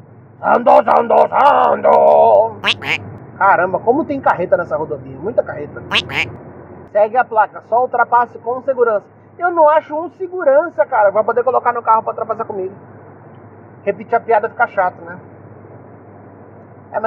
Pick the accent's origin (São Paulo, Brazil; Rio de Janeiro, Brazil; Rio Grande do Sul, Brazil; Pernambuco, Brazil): São Paulo, Brazil; Eu que sou do interior de São Paulo